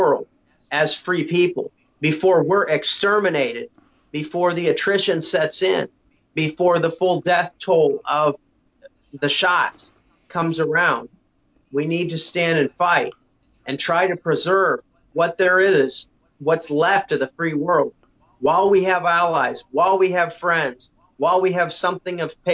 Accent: Iowa, United States; there was a right to duel in my home state of Iowa until it was removed from the Constitution in 1992.

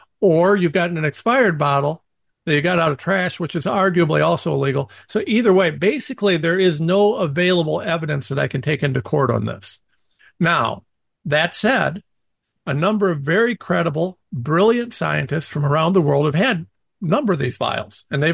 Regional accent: Old Town, Ohio, United States; You know, so I'm a nobody from Old Town, Ohio. I live in the same office, the same place, the same stuff as I was when we started.

